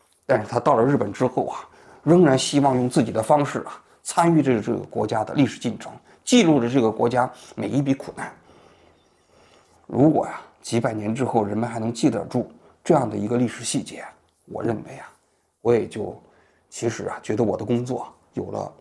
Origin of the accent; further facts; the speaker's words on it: China; 我们是中国人，中国文化就是我们的精神遗产